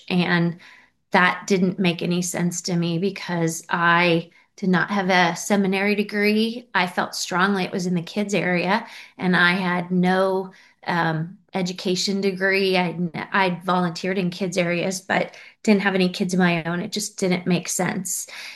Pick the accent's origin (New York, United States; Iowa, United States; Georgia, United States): Iowa, United States; now in Cincinnati, United States; Well, I'm originally from Iowa, but like any other good Cincinnatian, my husband, when he met me, moved me back here. So we live in Cincinnati in the Kenwood area